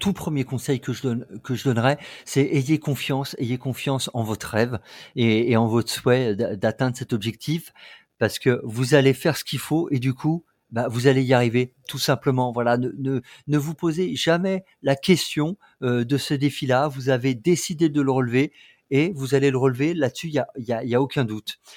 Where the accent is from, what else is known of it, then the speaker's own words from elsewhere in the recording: France; nous, on est français, on court dans notre capitale